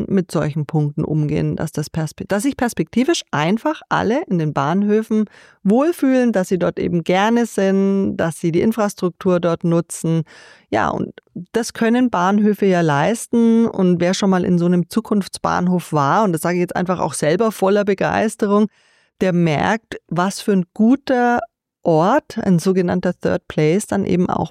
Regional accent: Nuremberg, Bavaria, Germany; In Nürnberg, das ist ja meine Heimatstadt

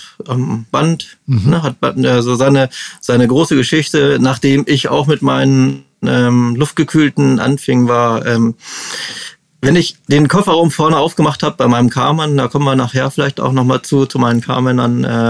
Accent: Wolfsburg, Lower Saxony, Germany; also ich komme ja aus dem Wolfsburger Raum oder aus dem Umfeld Wolfsburg.

